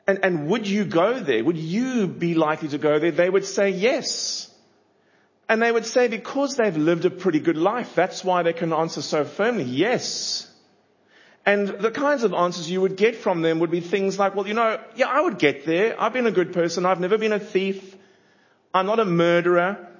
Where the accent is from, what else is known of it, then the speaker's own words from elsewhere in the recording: Cape Town, Western Cape, South Africa; accent: South African; moved away; if you're wondering what this funny accent is, it's a South African accent. I'm from Cape Town a long time ago now